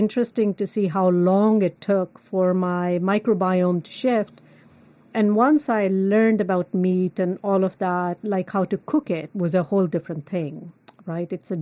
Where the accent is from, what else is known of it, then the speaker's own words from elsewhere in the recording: India; born there; because I was born in India, and most of our food was vegetarian.